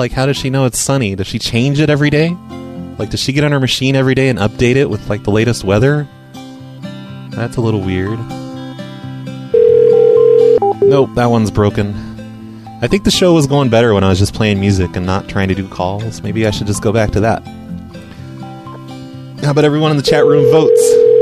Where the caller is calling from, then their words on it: New York, United States; Maybe it's because I'm calling from New York.